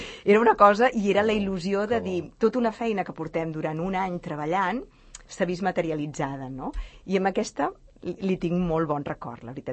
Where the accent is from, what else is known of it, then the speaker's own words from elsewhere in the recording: Sant Cugat del Vallès, Catalonia, Spain; born there; Jo sóc nascuda a Sant Cugat.